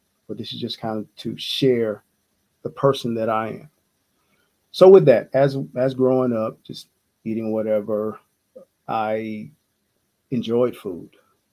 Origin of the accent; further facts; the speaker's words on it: Atlanta, Georgia, United States; I was born and raised in East Atlanta, Georgia.